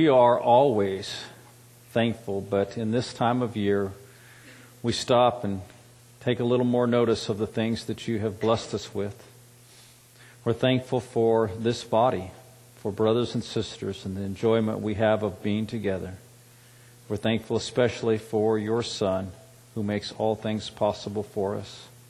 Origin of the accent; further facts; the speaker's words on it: California, United States; And I grew up in California where they, a century ago, dammed up the rivers and the mountains and made reservoirs so they could irrigate the crops in the summer